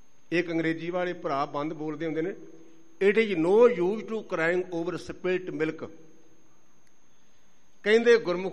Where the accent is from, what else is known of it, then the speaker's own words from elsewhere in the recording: Punjab, India; ਮੇਰਾ ਪਿੰਡ ਉਸ ਇਲਾਕੇ ਦਾ, ਅਤੇ ਮੈਂ ਕੱਲ੍ਹ ਵੀ ਲੰਘਿਆ, ਅਤੇ ਜਦੋਂ ਲੰਘੀਦਾ ਨਾ ਅਤੇ ਪੂਲੇ ਪਿੰਡ ਵਾਲੇ ਪਾਸੇ ਨੂੰ ਆਪਣੇ ਆਪ ਹੀ ਸਿਰ ਝੁਕ ਜਾਂਦਾ